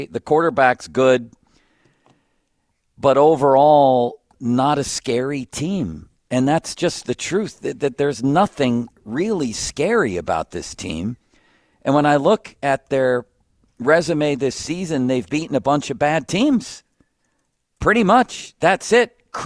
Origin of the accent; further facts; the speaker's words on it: Buffalo, New York, United States; I had a friend growing up in Buffalo.